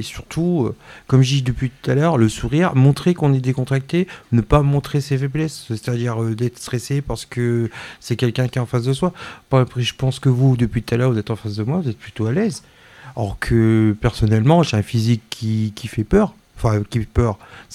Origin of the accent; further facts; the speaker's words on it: Réunion, France; born there; Je suis des îles aussi, hein. Je suis né à La Réunion, hein. Je ne suis pas grandi ici.